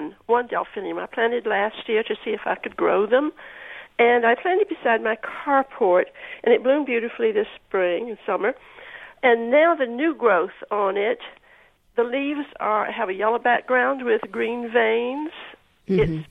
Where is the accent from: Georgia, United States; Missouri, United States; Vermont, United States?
Georgia, United States; I came from Georgia where I cannot grow delphinium.